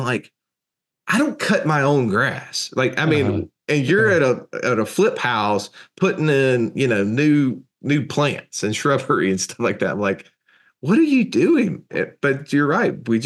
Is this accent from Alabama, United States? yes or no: yes; Alabama, United States; so even though we're rednecks from Alabama, we know zero about cattle